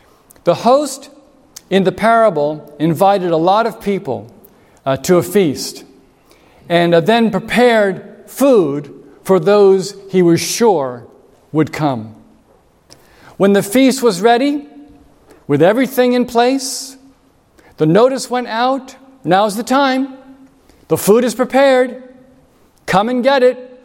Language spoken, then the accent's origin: English; New Jersey, United States; I'm from New Jersey, so I was in a hurry, and I had to leave.